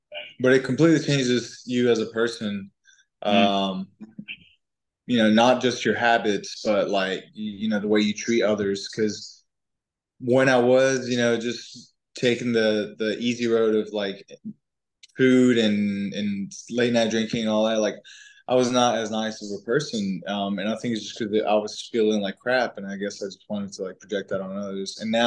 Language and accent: English; Colombia; I was born in Colombia in South America. When I was little, I was raised on a farm, and I was quite healthy. But then we moved to the city.